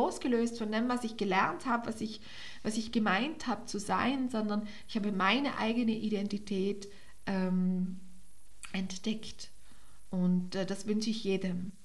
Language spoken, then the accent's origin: German; Tyrol, Austria; now in Vorarlberg, Austria; Wie ich komme ja ursprünglich aus Tirol und bin nach Vorarlberg gezogen. Irgendwie allein schon vom Dialekt meint man ist in einer ganz anderen Welt